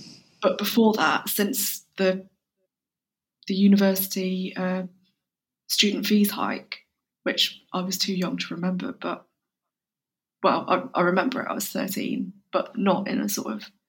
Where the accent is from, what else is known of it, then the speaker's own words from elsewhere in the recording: India; And so like I'm Indian, and my mum's very particular about the way that she makes rice.